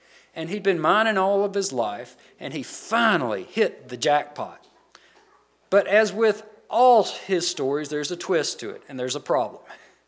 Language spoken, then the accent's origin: English; United States; I struggle. I'm an American. I struggle with materialism.